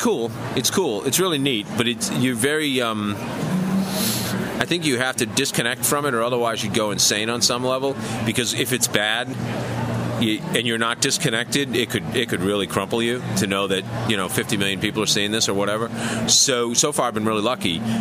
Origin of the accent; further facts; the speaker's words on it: Boston, Massachusetts, United States; It's one of those events that if you're a kid growing up in Boston, you constantly hear about it.